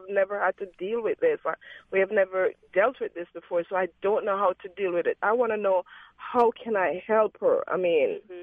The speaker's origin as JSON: {"language": "English", "country": "Jamaica", "said": "See, I'm a Jamaican, and I've never seen this before."}